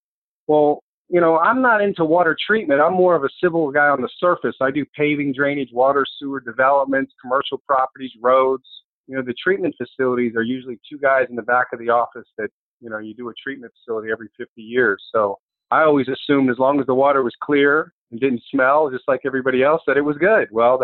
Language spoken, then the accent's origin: English; Florida, United States; now in Fort Myers, United States; I'm a Floridian from South Florida, but I live in West Florida, Fort Myers